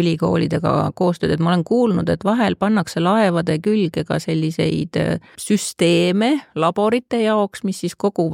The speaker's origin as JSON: {"language": "Estonian", "region": "Pärnu County", "country": "Estonia", "said": "ma ise olen ka Pärnumaalt pärit mere äärest"}